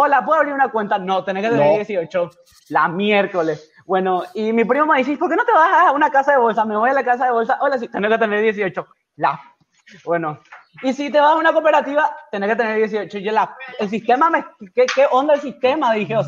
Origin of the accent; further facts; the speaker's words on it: Paraguay; vengo de Paraguay, me dicen, Far Away, ok.